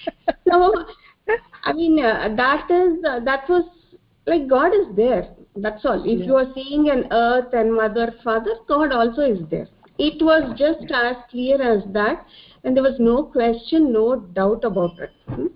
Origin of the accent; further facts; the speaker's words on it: Hyderabad, Telangana, India; I'm from Hyderabad, 52-year-old.